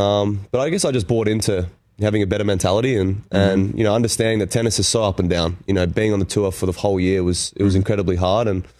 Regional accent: Canberra, Australian Capital Territory, Australia; You know, I grew up in Canberra

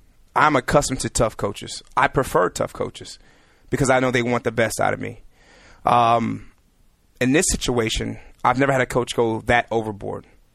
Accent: Miami, Florida, United States; Not a huge hoop fan, but because I'm from Miami, I might as well follow the Heat

